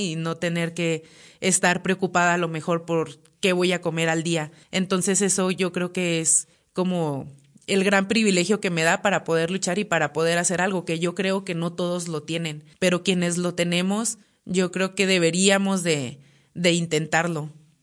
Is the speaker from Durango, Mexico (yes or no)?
yes; Durango, Mexico; los dos somos de aquí de Durango, nos fuimos los dos juntos a Puebla a hacer la carrera